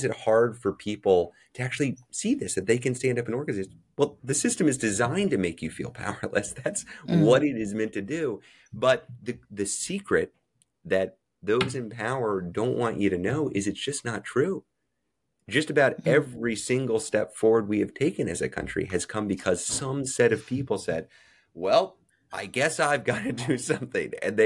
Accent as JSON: {"language": "English", "region": "Texas", "country": "United States", "tie": "born or raised there", "said": "I think about my home state in Texas."}